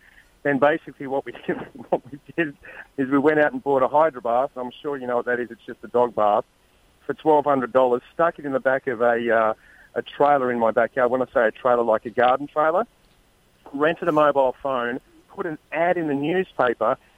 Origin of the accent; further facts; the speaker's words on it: Australia; obviously we're all Australian and we've just gone from a really nice home into a 200-square-foot place.